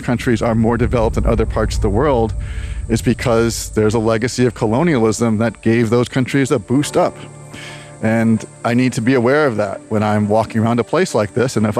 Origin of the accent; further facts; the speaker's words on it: United States; this is perhaps more true where I grew up in the United States, which tends to have a shorter view of history.